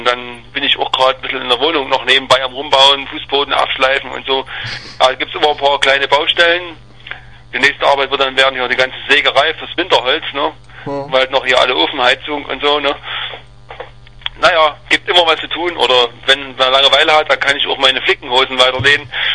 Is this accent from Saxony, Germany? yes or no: yes; Dresden, Saxony, Germany; ich bin aus Dresden, ich bin 34 Jahre alt.